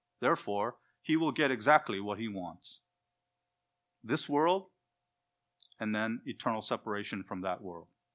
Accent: South Korea; now in United States; I'm an immigrant from South Korea.

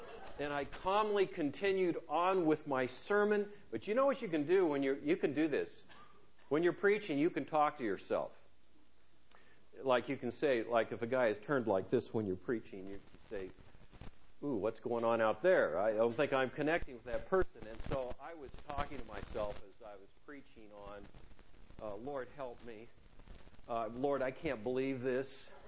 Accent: California, United States; I'm from California. I'm in Illinois, in the Midwest, and I'm sweating.

